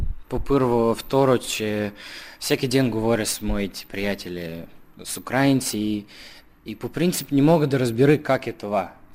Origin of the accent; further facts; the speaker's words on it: Taraclia, Taraclia District, Moldova; moved away as an adult; now in Sofia, Bulgaria; Аз съм от Молдова, град Тараклия. Град Тараклия, това е център на българска култура в Република Молдова. Сега съм на първи курс и уча в София, в България, в Университет на национално и световно стопанство.